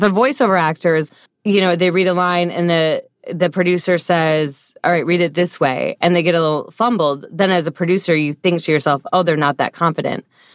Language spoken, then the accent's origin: English; Michigan, United States; it's within Michigan at WKAR, my home state.